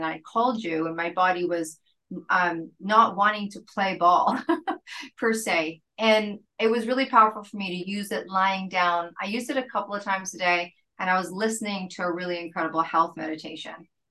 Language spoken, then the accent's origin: English; Canada; we're from Canada